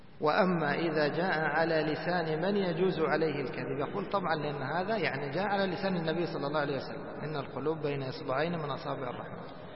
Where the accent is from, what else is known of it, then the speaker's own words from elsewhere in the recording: Egypt; سبحان الله، ما أدري، كانوا عندنا في مصر يذكرون